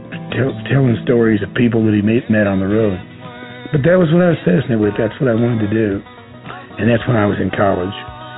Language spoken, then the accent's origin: English; Texas, United States; My cowboy music is very Mexican influenced because of growing up in Texas.